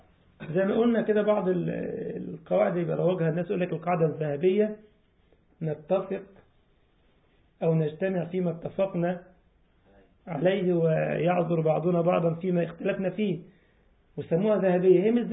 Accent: Egypt; خاف ما ياخدهاش بقى حلوانة في سلوانة زي يقولوا عندنا في مصر

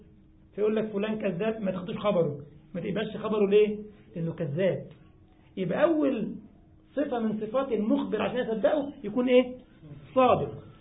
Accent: Egypt; احنا كمصريين ساعات بنقرا فرنساوي بالمصري. وبنقرا الانجليزي كمان بالمصري.

